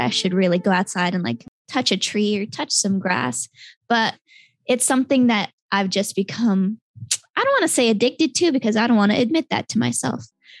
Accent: Hawaii, United States; I grew up in Hawaii, so I've always just been very aware of nature and like my connection to it.

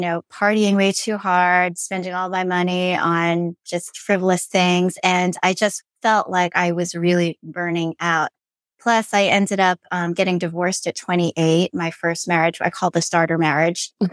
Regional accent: Long Island, New York, United States; moved away as an adult; now in Virginia, United States; I'm a Korean-American adoptee. And I was raised on Long Island in New York for a couple of decades and then made my way down to Virginia, DC

